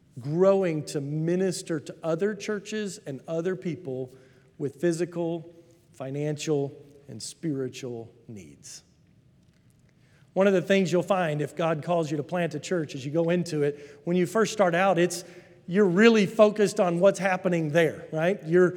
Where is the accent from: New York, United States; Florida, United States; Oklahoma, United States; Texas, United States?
Texas, United States; I'm from Texas. I'm native. I know there's a few fellow Texans in here today.